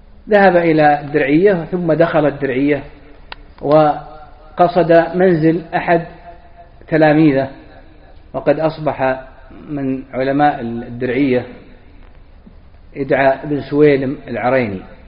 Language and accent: Arabic; Najd, Saudi Arabia; مثل ما نسميها عندنا في نجد